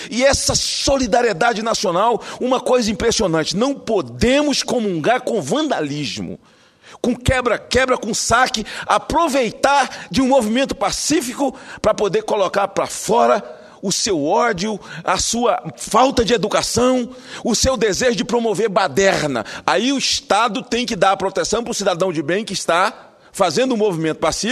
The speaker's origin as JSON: {"language": "Portuguese", "region": "Espírito Santo", "country": "Brazil", "said": "De falar do meu estado. Porque um estado que tem tanto dinheiro para dar para empresário, porque é o paraíso dos incentivos fiscais. É o Espírito Santo."}